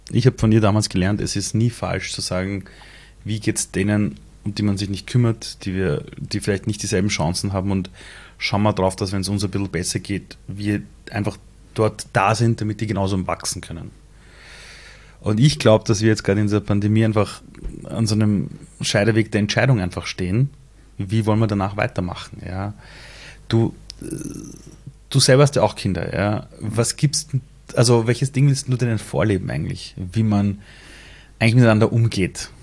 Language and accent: German; Iran; now in Germany; Und ich komme aus dem Iran, also meine Eltern im Iran